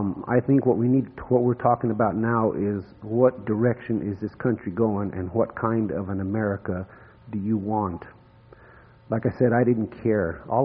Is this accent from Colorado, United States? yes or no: yes; Colorado, United States; now in Utah, United States; I came from Colorado, but I've been here in Utah most of my life.